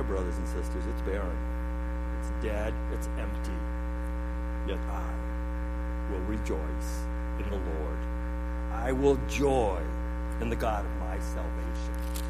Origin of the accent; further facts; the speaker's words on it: Detroit, Michigan, United States; I'm from Detroit, Michigan. You guys probably know that.